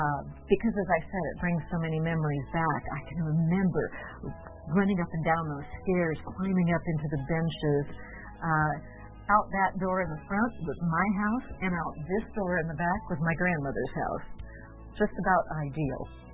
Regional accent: Lodi, United States; born there; I was born in Lodi.

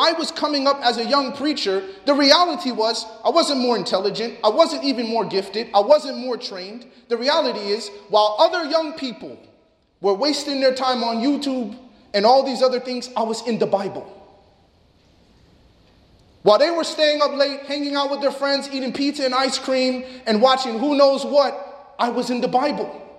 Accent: Chicago, Illinois, United States; We have a saying where I grew up in Chicago that, you know, if you have a dollar left, you know, you grow up poor.

